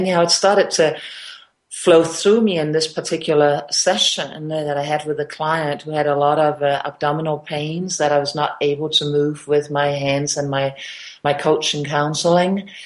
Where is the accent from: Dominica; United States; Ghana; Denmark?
Denmark; now in New Zealand; I am originally from Denmark, and I now live in New Zealand.